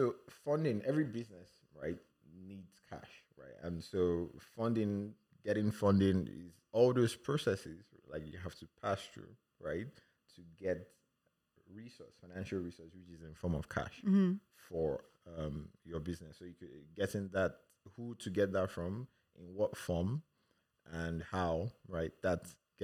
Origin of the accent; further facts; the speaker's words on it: Lagos, Nigeria; also born or lived in eastern Nigeria; So I grew up in Nigeria, moved a bit from the eastern part, then to Lagos, where I was for over 30 years, right? So growing up in Nigeria was fun.